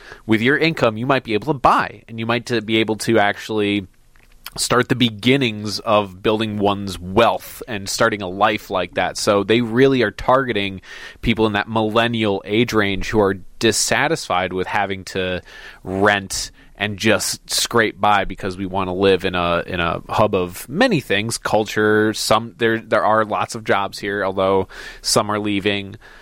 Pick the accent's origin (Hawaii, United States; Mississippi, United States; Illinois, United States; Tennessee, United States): Illinois, United States; Crystal Lake; that's my hometown. So not part of the city of Chicago itself